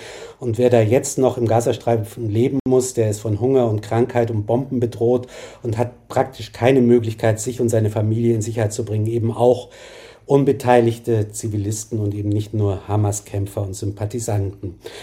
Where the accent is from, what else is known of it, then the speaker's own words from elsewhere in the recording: Germany; ob ich als Deutscher überhaupt in der Position bin, in diesem Konflikt kluge Ratschläge zu erteilen